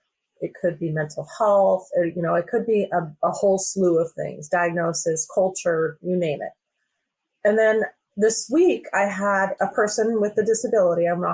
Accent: Washington, United States; I'm from Washington, and it seems like the mountain region is a little scarce right now.

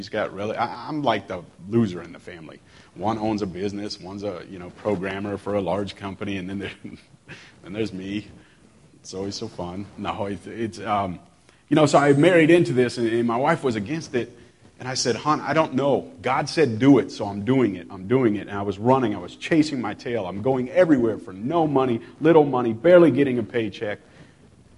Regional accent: Iowa, United States; I'm from Central Iowa originally, and so I remember, you know, my dad was a hog farmer.

